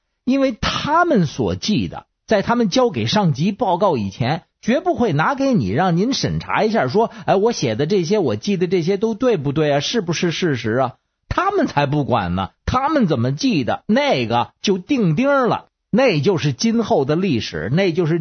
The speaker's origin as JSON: {"language": "Chinese", "region": "Beijing", "country": "China", "said": "各位听众好，我是北京的"}